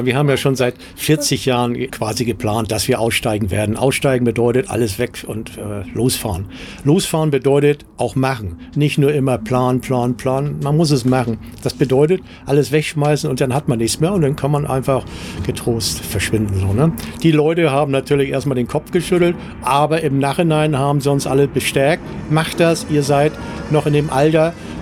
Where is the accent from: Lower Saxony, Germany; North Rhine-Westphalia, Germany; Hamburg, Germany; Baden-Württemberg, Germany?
Hamburg, Germany; wir als Norddeutsche, als Hamburger, wir sind permanent, in Anführungsstrichen, permanent durch den Nord-Ostsee-Kanal gefahren.